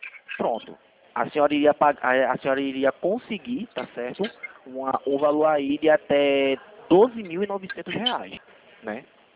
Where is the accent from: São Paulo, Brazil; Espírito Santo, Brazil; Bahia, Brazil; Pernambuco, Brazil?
Pernambuco, Brazil; Recife; Eu sou daqui de Recife.